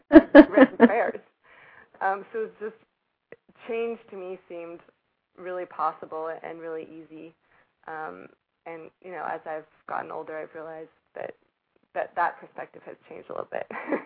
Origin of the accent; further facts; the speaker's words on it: Boston, Massachusetts, United States; I'm from Boston, and I grew up in a household where my dad was a doctor